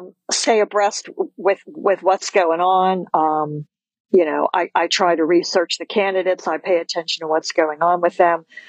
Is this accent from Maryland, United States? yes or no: yes; Maryland, United States; moved away as an adult; now in Florida, United States; I'm speaking to you from Florida, and I've lived here for 4 years. I'm originally from Maryland. We moved here when we retired.